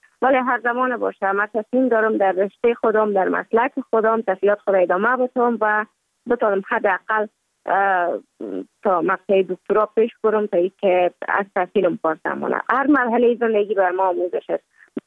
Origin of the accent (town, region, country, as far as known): Kabul, Afghanistan; born or raised there; also born or lived in Mazar-i-Sharif